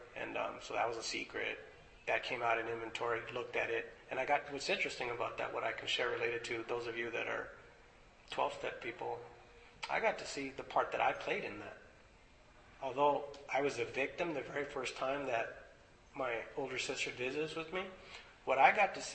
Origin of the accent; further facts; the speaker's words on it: Los Angeles, California, United States; like I said, I grew up in Los Angeles, gang culture is part of it.